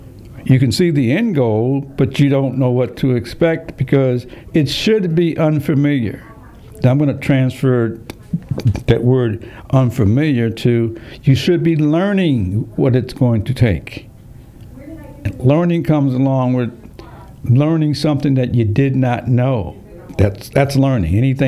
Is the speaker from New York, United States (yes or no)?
no; Springfield, Massachusetts, United States; From Springfield, Massachusetts.